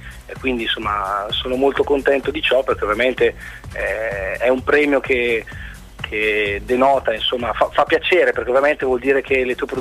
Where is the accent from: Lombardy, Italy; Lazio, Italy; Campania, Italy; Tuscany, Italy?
Lombardy, Italy; Bergamo; also born or lived in Palermo province; io vivo da sempre a Bergamo, anche se insomma sono originario della Sicilia, sono nato in provincia di Palermo